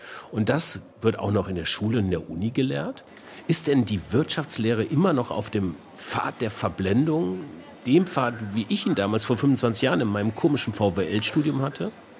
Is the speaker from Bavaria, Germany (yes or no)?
yes; Munich, Bavaria, Germany; für die schöne Landeshauptstadt München. Meine alte Heimat.